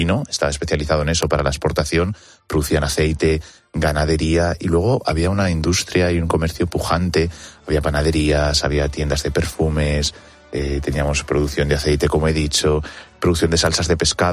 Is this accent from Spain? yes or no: yes; Castilla-La Mancha, Spain; yo que vivo cerca de Segóbriga y soy manchego